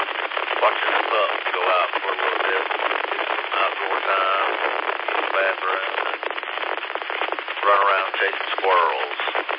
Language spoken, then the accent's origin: English; Georgia, United States; I've got a lot of friends over in Carolina. I grew up in Elbert County, and Asheville and Greenwood, and Greenville was my old stomping grounds back about 30 years ago